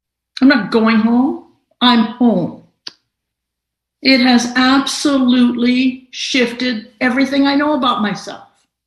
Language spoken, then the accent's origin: English; Ireland; born there; And I have an Irish citizenship because I was born here in Ireland.